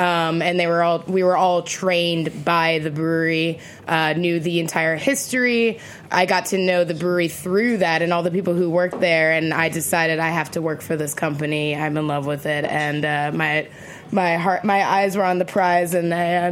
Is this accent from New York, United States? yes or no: yes; Brooklyn, New York, United States; You know, it helps that we are also from Brooklyn. That's a popular thing around the world.